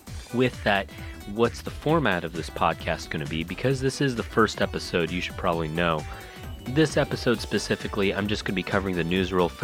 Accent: United States; you know, I'm from the States, so I didn't have a WonderSwan growing up.

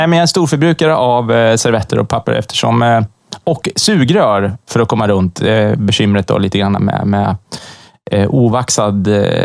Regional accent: Sweden; Även om jag faktiskt är svensk. Jag har svensk pass och jag är uppvuxen i Sverige.

